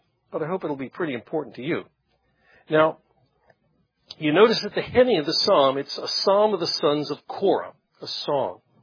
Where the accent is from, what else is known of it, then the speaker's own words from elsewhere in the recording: Herndon, Virginia, United States; When I was growing up in Herndon, Virginia, down the road, which was a little country town years ago, my family and I started going to the little country Methodist church there.